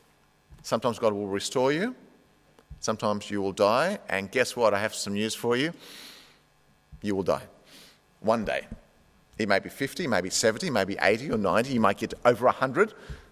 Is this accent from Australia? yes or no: yes; Australia; And friends, growing up in Australia